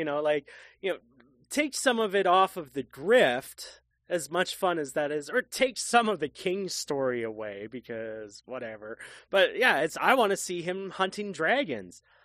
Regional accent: Canada; I should know this. I'm Canadian.

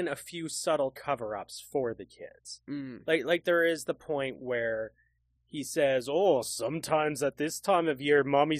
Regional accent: Canada; You know, I'm Canadian.

